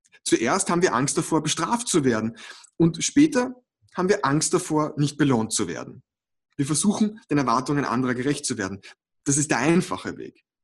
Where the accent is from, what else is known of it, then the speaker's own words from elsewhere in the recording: Vienna, Austria; denn ich bin Wiener. Ich komme aus Wien, im schönen Österreich.